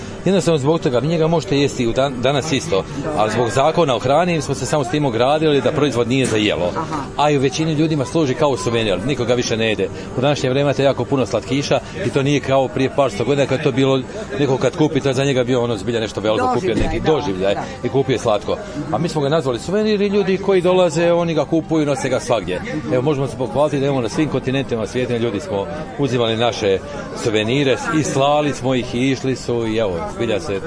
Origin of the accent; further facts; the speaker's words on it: Nova Gradiška, Brod-Posavina County, Croatia; A pošto je kod nas u Novoj Gradiški postao jedan medičar.